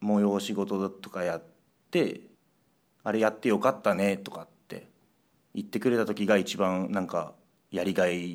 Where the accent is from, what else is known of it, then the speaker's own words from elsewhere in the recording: Hekinan, Aichi, Japan; 愛知県の碧南市です。